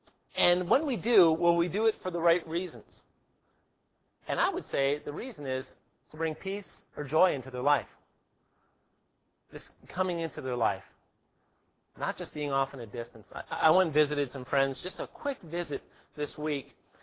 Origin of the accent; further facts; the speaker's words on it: New York, United States; But I was perceived because I was from New York and probably because I did carry an attitude, you know.